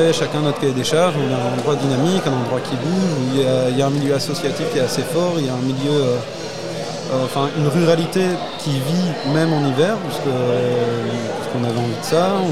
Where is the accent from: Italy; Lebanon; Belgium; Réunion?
Belgium; now in Caylus, France; Je viens de Belgique.